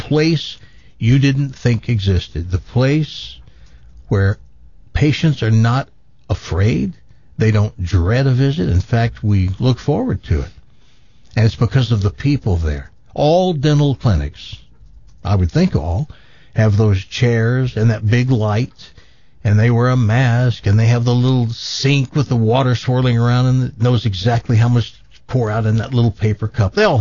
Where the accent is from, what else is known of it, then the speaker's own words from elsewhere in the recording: Tennessee, United States; I'm from Tennessee, and in my life, there are only two people that I dreamed about being or being friends with … Johnny Carson.